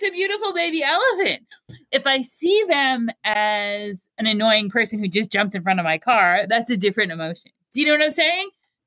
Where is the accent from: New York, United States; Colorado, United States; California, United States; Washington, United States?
New York, United States; Long Island; I grew up on Long Island, but I learned how to drive in New York.